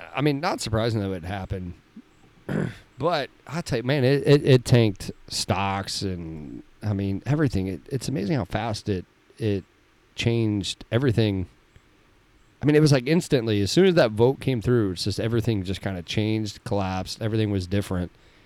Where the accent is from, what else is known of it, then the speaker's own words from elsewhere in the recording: Scotland, United Kingdom; I'm a Scot.